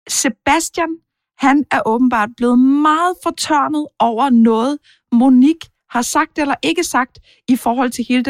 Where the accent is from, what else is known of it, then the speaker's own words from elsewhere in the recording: Jutland, Denmark; accent: Jutlandic; med min jyske accent, at jeg er fra Jylland.